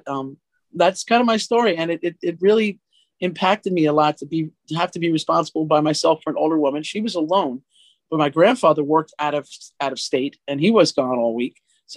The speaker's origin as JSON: {"language": "English", "town": "Jersey City", "region": "New Jersey", "country": "United States", "tie": "born there", "said": "The truth is, I was born in Jersey City, New Jersey, a very weird place to be born, I guess."}